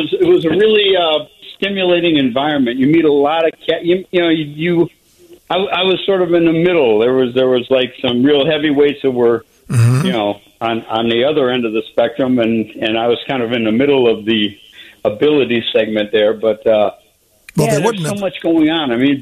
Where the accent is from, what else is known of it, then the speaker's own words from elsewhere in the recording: Toledo, Ohio, United States; I grew up in Toledo, Ohio. So not terribly far away.